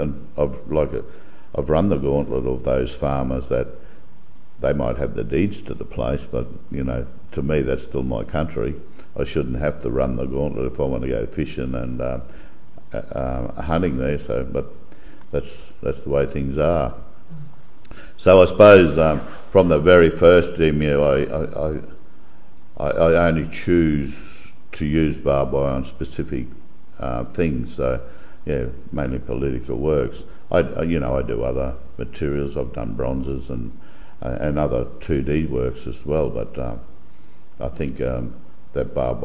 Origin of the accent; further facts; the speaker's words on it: Queensland, Australia; But I think the one thing that does bind us all together is we're all blackfellas and we're all from Queensland.